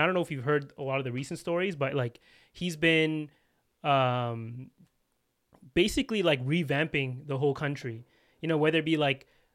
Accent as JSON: {"language": "English", "town": "Scarborough", "region": "Ontario", "country": "Canada", "said": "I'm like, yeah, I'm from Scarborough."}